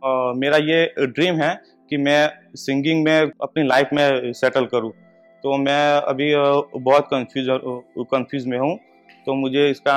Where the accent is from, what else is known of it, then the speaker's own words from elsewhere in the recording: Ahmedabad, Gujarat, India; और मैं अहमदाबाद से हूँ।